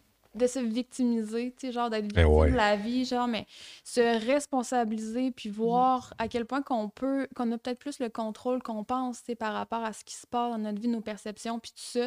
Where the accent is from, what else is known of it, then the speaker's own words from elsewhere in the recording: Rimouski, Quebec, Canada; Je viens de Rimouski, j'ai eu des parents super conventionnels.